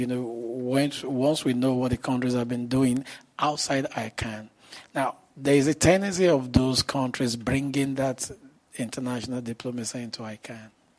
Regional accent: Nigeria; I'm from Nigeria, a fellow.

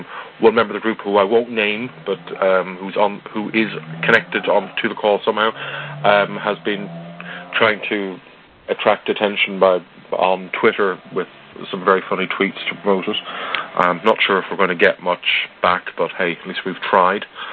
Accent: Ireland; a bit like Oscar Wilde, I am Irish.

